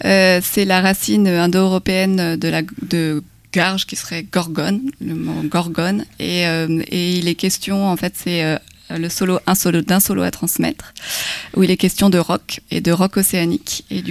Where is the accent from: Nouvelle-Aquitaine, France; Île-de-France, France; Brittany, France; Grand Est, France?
Brittany, France; Saint-Nolff; parce que j'ai grandi à Saint-Nolf, dans le Morbihan.